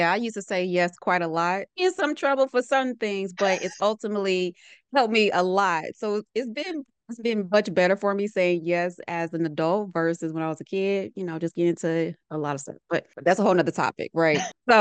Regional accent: Arkansas, United States; So I grew up in the South. I'm a Southern girl to my core. I'm from Arkansas.

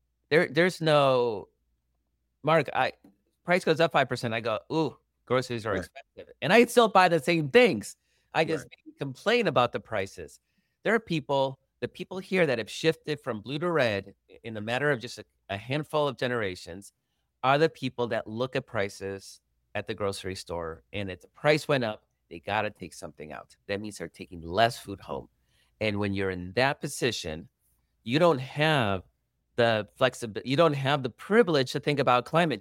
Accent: El Salvador; I've seen that in my home country of El Salvador.

